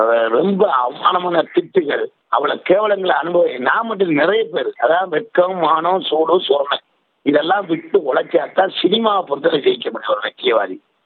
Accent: Sri Lanka; நான் ஒரு இலங்கை தமிழன்

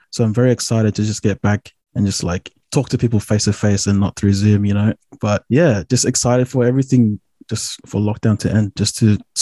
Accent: Sydney, New South Wales, Australia; Not really, because I think I was lucky enough to like grow up in Western Sydney where there's a lot of multiculturalism.

